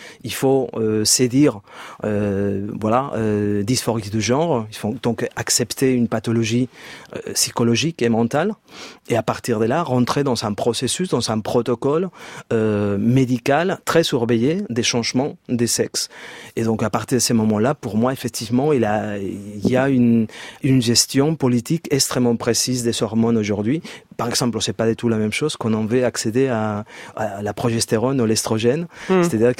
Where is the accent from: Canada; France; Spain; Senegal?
Spain; French is a second language; Oui, en Espagne, en fait, comme vous entendez par mon accent.